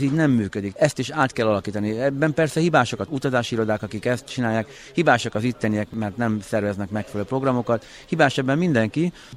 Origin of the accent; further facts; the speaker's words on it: Tiszadada, Szabolcs-Szatmár-Bereg, Hungary; born there; én egy Tiszadada nevű kisfaluban születtem, egy Tiszaparton.